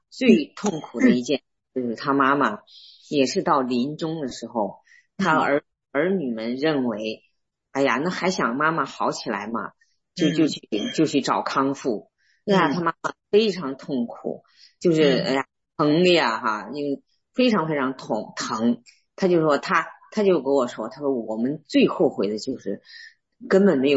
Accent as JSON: {"language": "Chinese", "region": "Henan", "country": "China", "accent": "Henan", "said": "用我们河南话说就是带着花椒啊"}